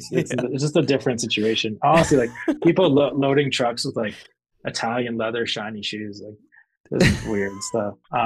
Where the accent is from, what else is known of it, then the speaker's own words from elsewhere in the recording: Canada; which is weird because I'm Canadian, that never happens.